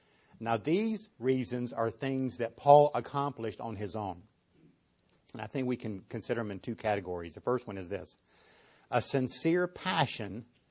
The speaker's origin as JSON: {"language": "English", "country": "United States", "tie": "born there", "said": "Well, I'm born in America. Duh. Yes, I'm a Christian. I was born in America."}